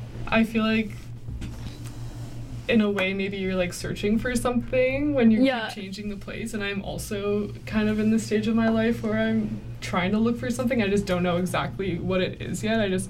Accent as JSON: {"language": "English", "town": "Vancouver", "region": "British Columbia", "country": "Canada", "tie": "born or raised there", "said": "I am from Vancouver, like East Van, and I've lived in the same house pretty much my whole life, and I'm hoping to move out soon, honestly."}